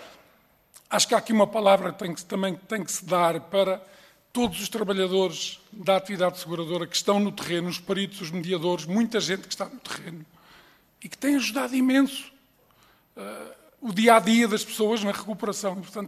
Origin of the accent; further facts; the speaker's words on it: Leiria, Portugal; Eu sou do Distrito de Leiria